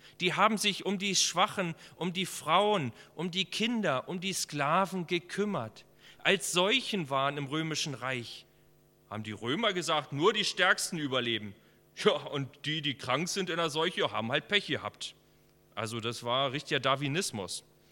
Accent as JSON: {"language": "German", "town": "Templin", "region": "Brandenburg", "country": "Germany", "tie": "born or raised there", "said": "In meiner Kindheit, als ich aufgewachsen bin in Templin"}